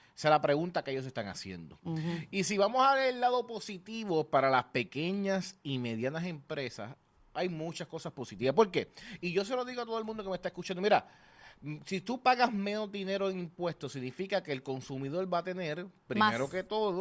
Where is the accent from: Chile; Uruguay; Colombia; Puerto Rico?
Puerto Rico; Nos beneficia a nosotros como puertorriqueños.